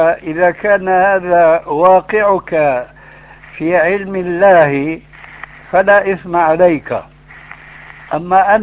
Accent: Syria; وأنا سوري مطعم أردني

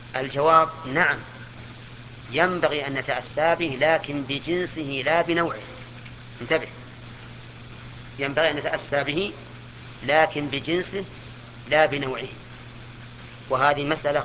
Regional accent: Najd, Saudi Arabia; ونحن من أهل نجد

